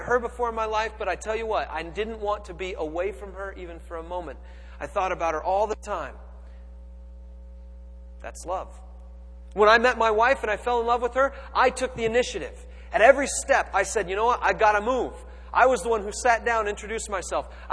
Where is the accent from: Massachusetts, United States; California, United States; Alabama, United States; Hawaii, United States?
California, United States; Now, I'm from California. That's a sacrifice, my friends.